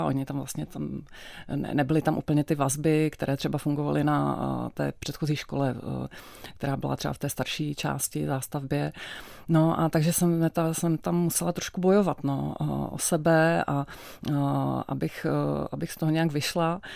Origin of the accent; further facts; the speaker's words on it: Prague, Czechia; Praha 4 až Praha 12, okraj Prahy, Písnice, nově postavené sídliště, které trochu připomínalo panel story Věry Chytilové, prostě bloky paneláků, bahno, a tam jsme se nastěhovali